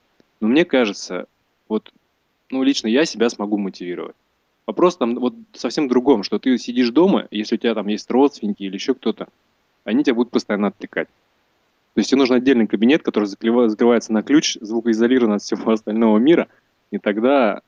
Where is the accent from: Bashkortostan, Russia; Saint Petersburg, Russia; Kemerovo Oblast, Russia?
Kemerovo Oblast, Russia; Kemerovo; now in Novosibirsk, Russia; я сам из Кемерово приехал в Новосибирск